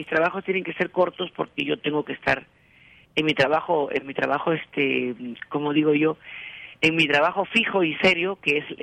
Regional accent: Peru; yo mi sede, mi sitio, mi tierra, mi todo es el Perú. Yo me tengo que compartir entre los dos países, ¿no?

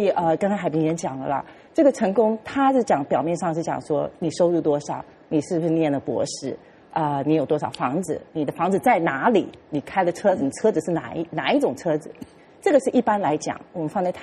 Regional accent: China; 所以我是觉得他这一部分我们中国人就比较少去涉猎

